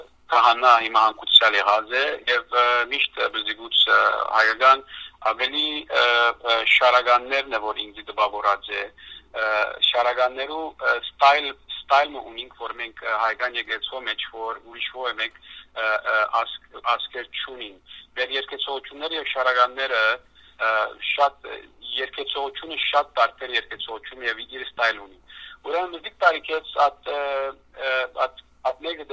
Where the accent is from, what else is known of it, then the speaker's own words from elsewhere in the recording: Lebanon; also born or lived in Aleppo, Syria; now in Canada; ես Հալեբի մեջ ծնած եմ, ուրեմն եւ Հալեբ եւ Եկլիփանան փոխադրված ընտանիքով, իսկ դրոցս ուրեմն հաջախազ եմ Լիփանանի դպրոցներու մեջ եւ ավարտած, իսկ 55-ին ուրեմն ընտանիքով Կանադա փոխադրվեցանք